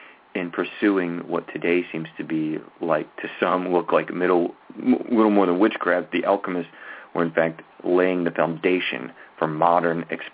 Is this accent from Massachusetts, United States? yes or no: no; Maryland, United States; I'm familiar with Hopkins, I'm from Maryland